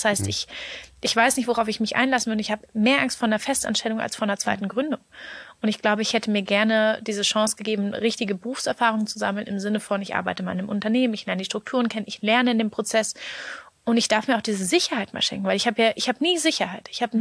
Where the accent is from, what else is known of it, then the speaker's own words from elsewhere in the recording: Berlin, Germany; ich bin wie gesagt gebürtige Berlinerin